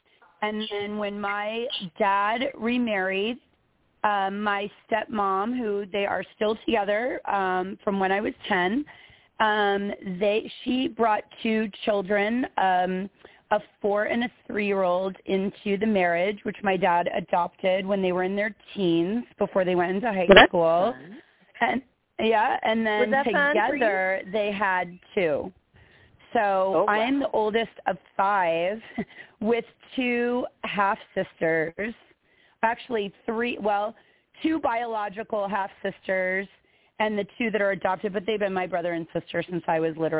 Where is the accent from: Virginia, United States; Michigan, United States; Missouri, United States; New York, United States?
Virginia, United States; Alexandria; I grew up, let's see, I was born in Alexandria, Virginia, and lived there till I was about 10.